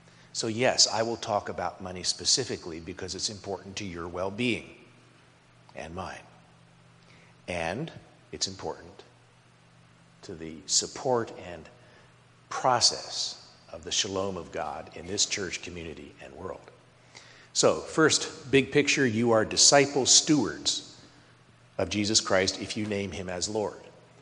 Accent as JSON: {"language": "English", "town": "Boulder", "region": "Colorado", "country": "United States", "tie": "born or raised there", "said": "Now, I grew up in Boulder, Colorado, and there was a lot of mountain climbing there."}